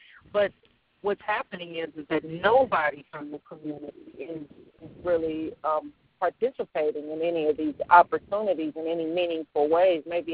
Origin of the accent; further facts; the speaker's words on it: San Francisco, California, United States; I was born and raised in Hunter's Point